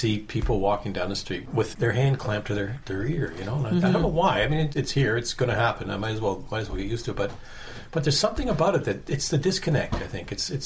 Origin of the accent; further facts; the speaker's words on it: Etobicoke, Ontario, Canada; born there; Well, I was born in the suburbs, so I was born in Etobicoke, which was, I mean, there were pheasants behind my house when I was born. That wasn't Toronto proper.